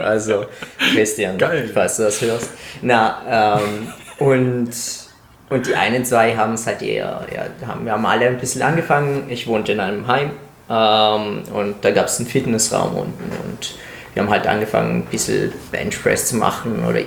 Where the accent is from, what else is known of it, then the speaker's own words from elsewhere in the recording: Italy; German is a second language; now in Germany; eben als Italiener